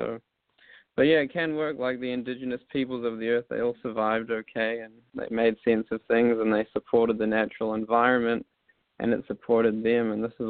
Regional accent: New Zealand; They're very friendly, and it's a very different culture to what I grew up with in New Zealand.

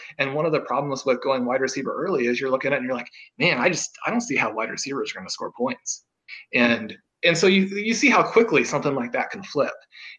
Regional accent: Kansas City, Missouri, United States; I mean, I grew up in Kansas City.

